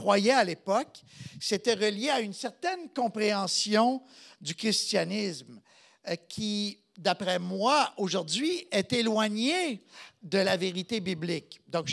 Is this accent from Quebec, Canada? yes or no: yes; Gatineau, Quebec, Canada; Quand j'étais petit, j'ai grandi à Gatineau et ma famille, qui était catholique pratiquante, nous n'étions pas particulièrement pieux. Mais on était quand même pratiquants